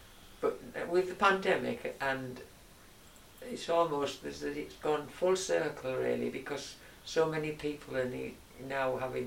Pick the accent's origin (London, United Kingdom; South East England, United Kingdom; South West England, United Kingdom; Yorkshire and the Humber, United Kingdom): Yorkshire and the Humber, United Kingdom; Stokesley; yes. And like Alan, I was born and bred in Stokesley.